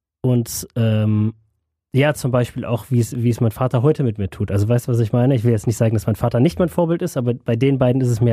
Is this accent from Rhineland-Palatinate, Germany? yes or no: no; Düsseldorf, North Rhine-Westphalia, Germany; Naja, ich verbinde mit meiner Heimatstadt, also mit Düsseldorf, halt viel meine Familie, ne? Die Altstadt.